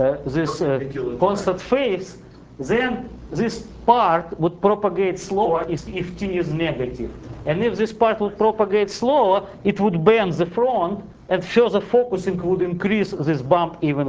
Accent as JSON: {"language": "English", "region": "Siberia", "country": "Russia", "accent": "Siberian", "second_language": "English", "said": "A saddle, yeah, sorry, I mean, my Siberian accent is always making difficult some terminology."}